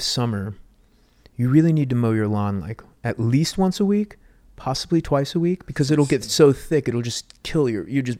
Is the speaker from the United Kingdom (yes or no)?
no; Florida, United States; Because growing up in Northern Florida, that was a lot of people my age, maybe their first impression of like a live audience